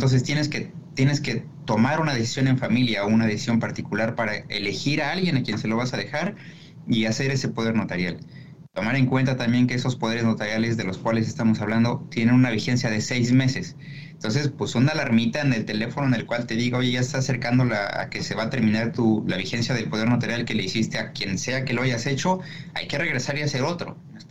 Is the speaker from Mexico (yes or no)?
yes; Mexico; now in United States; quienes nacimos y crecimos en México entendemos el poder notarial